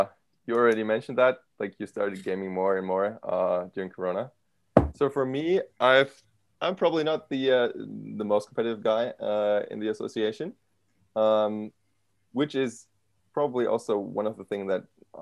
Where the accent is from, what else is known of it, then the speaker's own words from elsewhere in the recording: Germany; English is a second language; So just by coincidence, right now in my hometown in Germany, the local sort of soccer club is thinking about creating a new sort of esports sub association there.